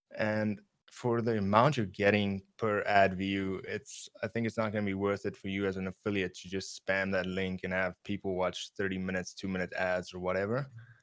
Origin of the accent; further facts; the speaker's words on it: South Africa; Then, of course, I am from South Africa, so I am not a U.S. citizen.